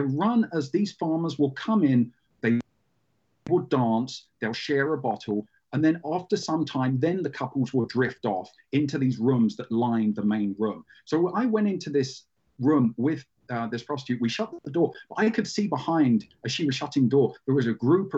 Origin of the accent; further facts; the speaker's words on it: England, United Kingdom; I'm from England, I'm white, I'm 6 foot.